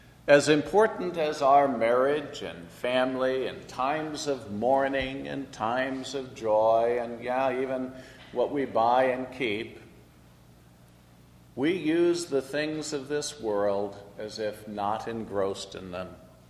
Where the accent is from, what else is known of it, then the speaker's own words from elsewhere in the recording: Illinois, United States; as a dad, as a husband, as an American, as an Illinoisan